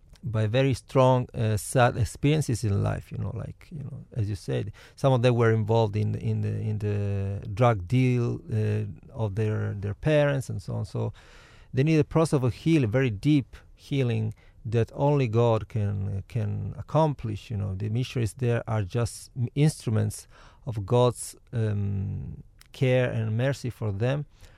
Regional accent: Italy; also born or lived in Spain; Well, I come from Italy.

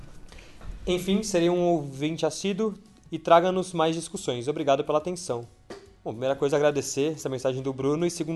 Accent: São Paulo, Brazil; Eu sou de São Paulo aqui e morei com meu pai e com a minha mãe enquanto eu tive bolsa pra minha iniciação científica.

